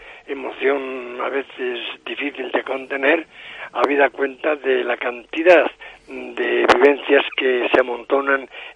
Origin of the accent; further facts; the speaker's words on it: Cistierna, Castile and León, Spain; yo pues nací en Cisterna, de un padre que trabajaba en Ullieres de Sabero, que estuve en contacto durante mi infancia, adolescencia y demás con el sector de la minería